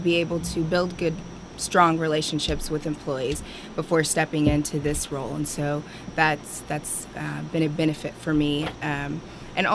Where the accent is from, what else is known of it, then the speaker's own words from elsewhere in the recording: Kansas, United States; Well, I am from Southeast Kansas, and my background was actually in the private sector, or healthcare to be more specific.